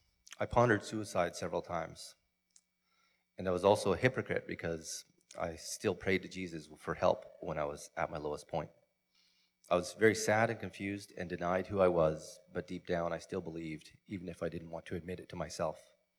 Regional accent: Williams Lake, British Columbia, Canada; You probably know my wife, Heather. I grew up in Williams Lake with loving parents and three older siblings.

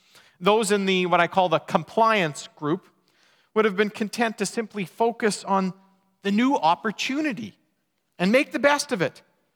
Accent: Elm Creek, Manitoba, Canada; I can remember growing up in Elm Creek. I had a giant graduating class of 18 people.

